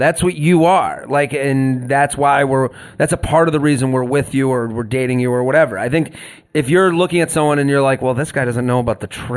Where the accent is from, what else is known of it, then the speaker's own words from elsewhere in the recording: Boston, Massachusetts, United States; I went to Penn State. I like Penn State football. I'm from Boston. I like all the Boston teams.